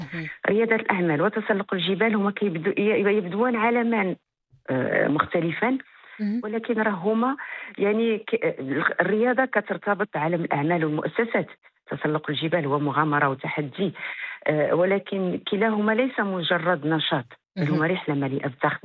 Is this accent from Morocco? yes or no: yes; Morocco; إحنا مغاربة والجبل الرائع ديالنا طبقال